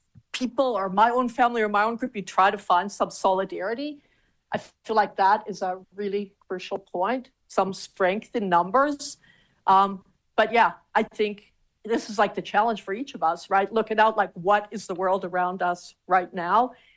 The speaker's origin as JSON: {"language": "English", "country": "Canada", "said": "I'm Canadian, I had to study Canadian history. And yet it is an interesting question. So my background is Mennonite. It's not so much the religious background, but my parents were born in Soviet Union, Soviet Ukraine in the 1920s."}